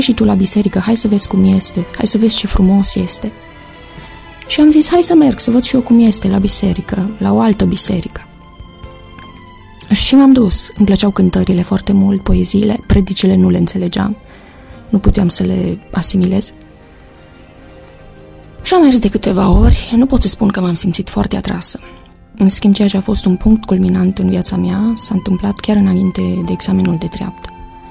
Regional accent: Baia Mare, Maramureș County, Romania; sunt din Baia Mare.

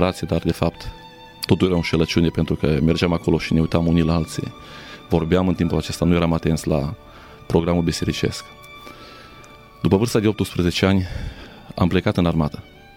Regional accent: Popeni, Sălaj County, Romania; also born or lived in Zalău; m-am născut în Zalău și până la vârsta de 18 ani am locuit cu părinții în satul Popeni, comuna Mirșit, județul Sălaj. M-am născut într-o familie de ortodoxi, frecventam biserica ortodoxă în sat

